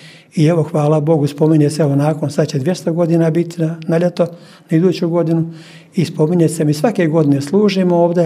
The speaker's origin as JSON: {"language": "Serbian", "town": "Janj", "region": "Republika Srpska", "country": "Bosnia & Herzegovina", "tie": "born or raised there", "said": "Pa nisam ja baš odavde, ali sam dugo ovdje. Ja sam rodom iz Janja, od Šipova gore, a ovdje sam od 60. godine."}